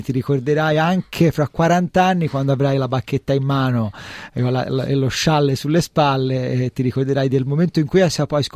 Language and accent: Italian; Tuscany, Italy; io sono toscano